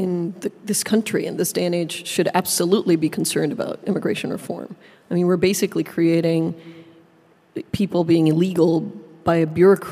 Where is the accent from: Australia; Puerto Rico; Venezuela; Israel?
Puerto Rico; moved away as an adult; Well, I came from Puerto Rico